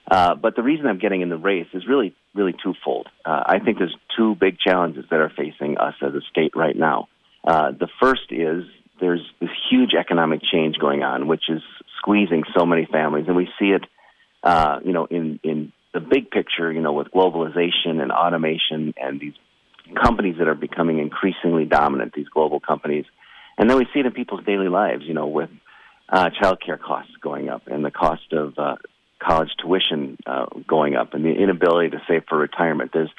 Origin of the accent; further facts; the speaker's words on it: Bloomington, Minnesota, United States; Well, I grew up in Bloomington, Minnesota, and my parents are both public school teachers, and, you know, the family's been in the state for a long time